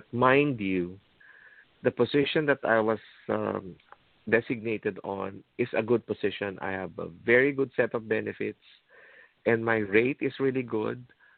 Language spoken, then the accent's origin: English; Philippines; You know how it is when you're growing up in the Philippines.